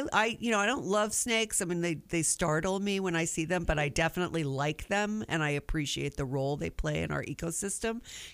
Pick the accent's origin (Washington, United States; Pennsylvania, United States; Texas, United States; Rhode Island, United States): Rhode Island, United States; I grew up in Rhode Island, right? So we didn't have those when I was growing up.